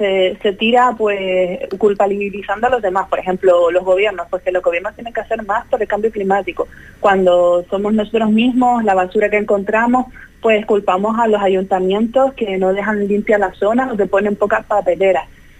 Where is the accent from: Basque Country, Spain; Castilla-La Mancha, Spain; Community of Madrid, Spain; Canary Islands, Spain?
Canary Islands, Spain; El Cotillo; la isla de mi familia, y yo siempre que puedo, cada vez que tengo momentos de vacaciones, me voy a Fuerteventura, al Cotillo precisamente. Para mí es mi pueblo.